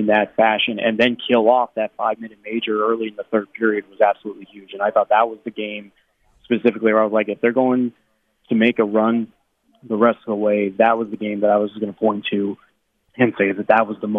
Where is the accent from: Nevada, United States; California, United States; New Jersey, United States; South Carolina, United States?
Nevada, United States; Las Vegas; So I mean, I'm born and raised here, right? Like I've lived in this city all my life. This is my hometown.